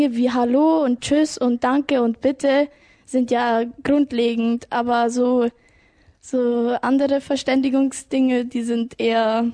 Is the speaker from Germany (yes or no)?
yes; Traunreut, Bavaria, Germany; das Schulgelände ist genauso groß wie die Stadt, aus der wir kommen. Also wir kommen ja aus Tronreuth.